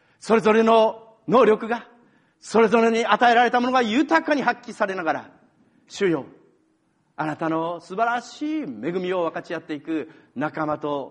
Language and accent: Japanese; Tochigi, Japan; しばらく前に私、私、栃木県なんですけど、田舎に帰りまして